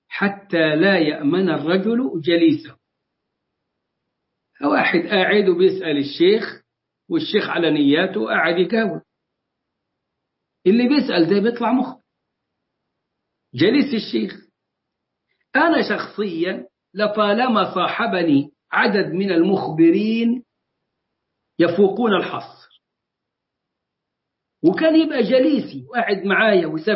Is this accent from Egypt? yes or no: yes; Egypt; اتبنى زمان عندنا في مصر قبل كام سنه كده مسجد اسمه الرحمن الرحيم في شارع صلاح سالم